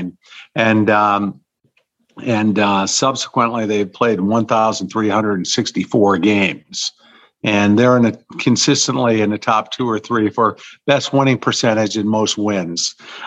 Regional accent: Ann Arbor, Michigan, United States; But I was born and raised in Ann Arbor. When you're born and raised in Ann Arbor, it's hard to get the maize and blue out of your blood.

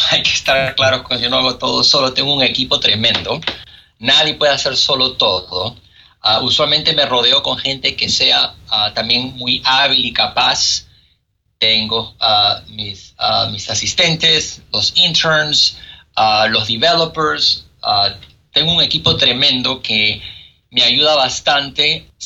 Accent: Peru; born there; porque obviamente nací en Perú, entiendo la cultura

